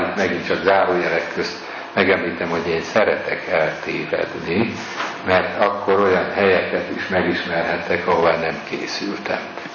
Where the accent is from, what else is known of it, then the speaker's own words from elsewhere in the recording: Nyíregyháza, Szabolcs-Szatmár-Bereg, Hungary; now in Budapest, Hungary; amikor ide kerültem Budapestre, egészen más léptékű város volt, mint Nyíregyháza, ahol felnőttem